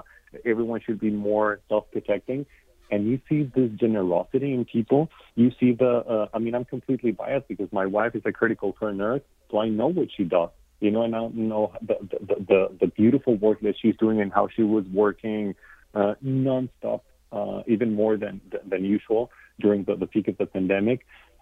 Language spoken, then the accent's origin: English; Mexico; she's from Brazil, Sully from Guatemala, I'm from Mexico, Catalina from Building One Community is from Colombia. It's we're all immigrants.